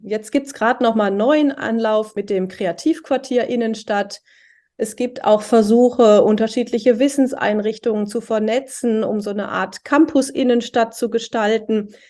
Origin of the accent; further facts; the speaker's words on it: Oberhausen, North Rhine-Westphalia, Germany; Naja, ich komme ja aus Oberhausen, mitten im Ruhrgebiet.